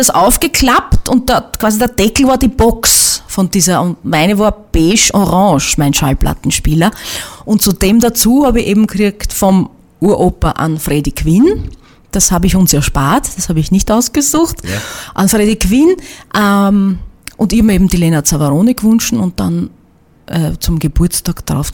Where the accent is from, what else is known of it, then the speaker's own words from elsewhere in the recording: Burgenland, Austria; für mich als Burgenländerin